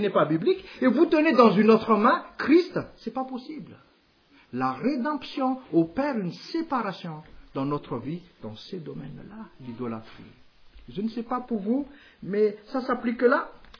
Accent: Madagascar; Et permettez-moi de parler, en tant que malgache, de notre situation.

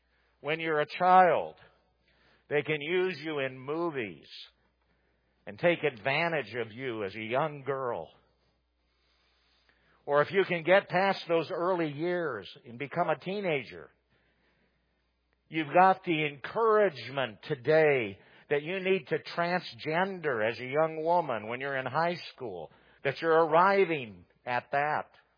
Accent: United States; And leadership that has changed its stance on whether or not I, as an American, have to pay for that abortion

